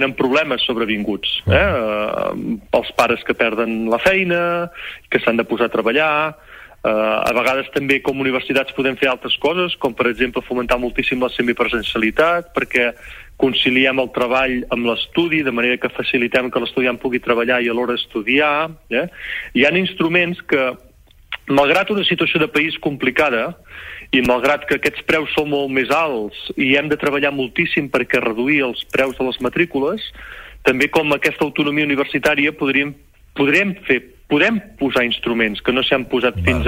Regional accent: Sant Feliu de Guíxols, Catalonia, Spain; Jo sóc nascut a Sant Feliu de Guíxols.

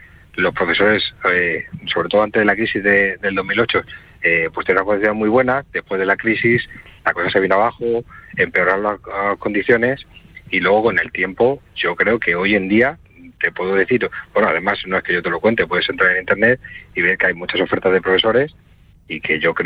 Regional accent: Madrid, Community of Madrid, Spain; yo soy de Madrid y yo he trabajado 20 años allí en la hostelería.

